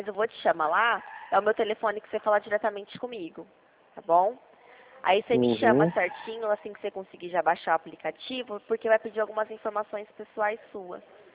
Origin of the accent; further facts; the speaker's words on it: Dracena, São Paulo, Brazil; Eu moro aqui no estado de São Paulo, no interior. Eu sou de Dracena.